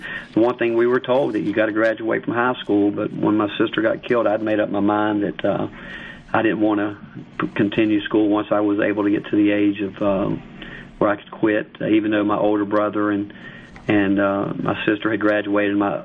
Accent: Hickory, North Carolina, United States; now in Tennessee, United States; I grew up in Hickory, North Carolina, and now being here at the University of Tennessee, I'm less than 3 hours from my hometown.

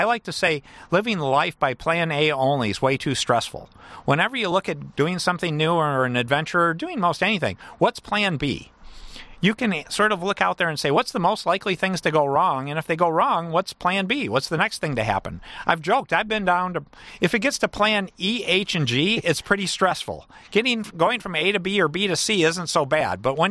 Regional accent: Battle Creek, Michigan, United States; the auto industry, the cereal industry, I'm from Battle Creek.

